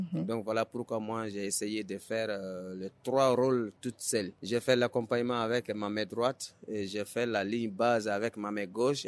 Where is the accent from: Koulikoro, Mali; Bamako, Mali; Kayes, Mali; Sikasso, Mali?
Sikasso, Mali; Nebadoukou; Neba, c'est mon village natal.